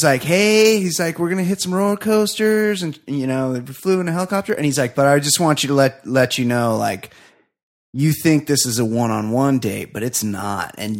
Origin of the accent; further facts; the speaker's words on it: California, United States; And much like Pirates Adventure, I'm from Southern California.